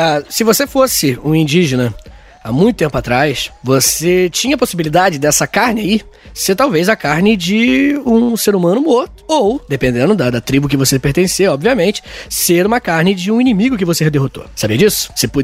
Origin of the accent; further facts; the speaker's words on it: Rio de Janeiro, Brazil; Eu não faço a menor ideia, eu sou do Rio de Janeiro, cara.